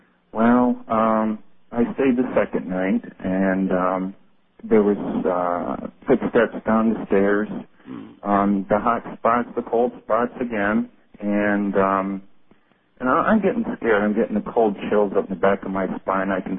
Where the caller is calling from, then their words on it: Syracuse, New York, United States; from Syracuse, New York.